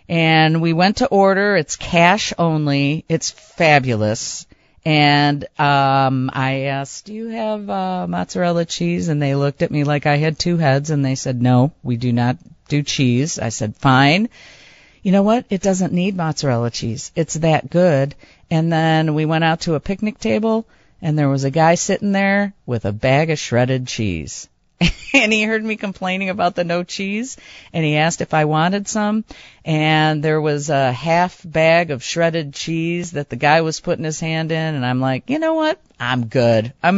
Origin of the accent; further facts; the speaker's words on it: Brookfield, Illinois, United States; now in LaGrange, United States; I am embarrassed to say I'm born and bred in Brookfield, Illinois. I grew up here. I've hung out here. I, you know, moved to Berwyn for a year, lived other places. I'm in LaGrange now.